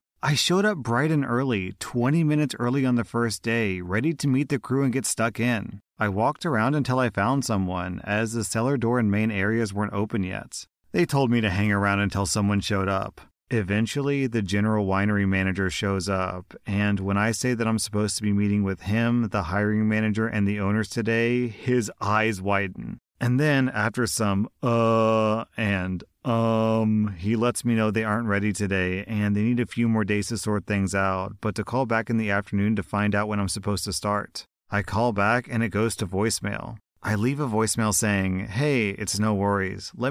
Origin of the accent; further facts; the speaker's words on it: Scotland, United Kingdom; now in Australia; I'm not even a Pom. This is typically slang reserved for English people, but I'm Scottish.